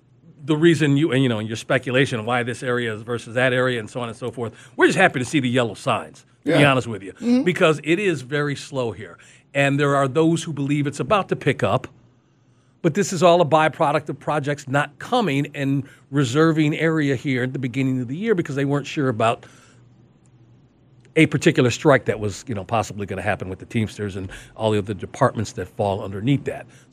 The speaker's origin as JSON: {"language": "English", "town": "Chicago", "region": "Illinois", "country": "United States", "tie": "born or raised there", "said": "Chicago. My hometown."}